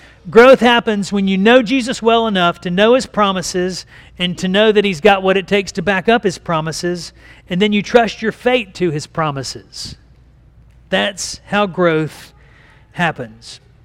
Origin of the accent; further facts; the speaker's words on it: Picayune, Mississippi, United States; I grew up in Picayune and cursed, I guess, from birth to be a Saints fan